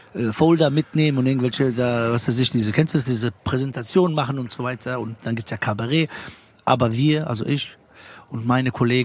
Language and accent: German; Frankfurt, Hesse, Germany; ich komme aus Frankfurt